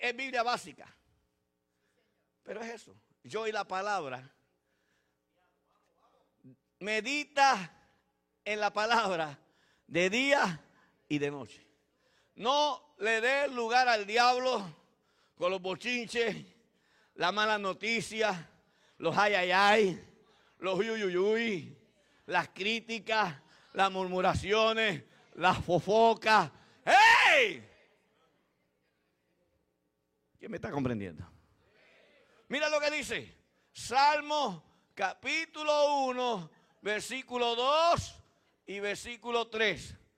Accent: Puerto Rico; Yo soy boricua.

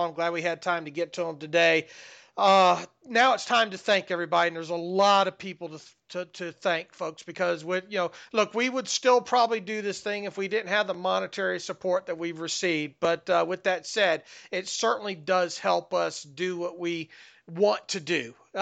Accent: the South, United States; I was born and raised in the South.

